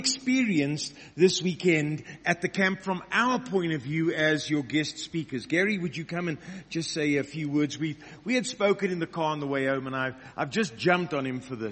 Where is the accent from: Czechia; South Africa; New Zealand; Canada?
South Africa; also born or lived in Wales; now in United States; I was born in Wales. And I'm very proud of that. I spent all my life, 40-something years of my life in South Africa.